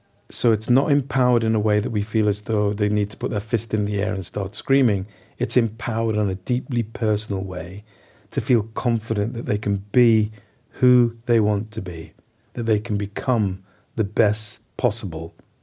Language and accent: English; London, United Kingdom; I'm from London.